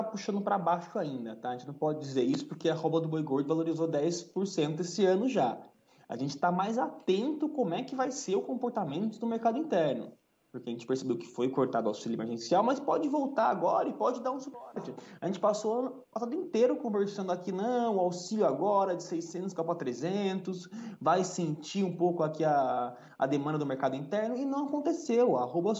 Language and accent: Portuguese; São Paulo, Brazil; Eu sou do interior de São Paulo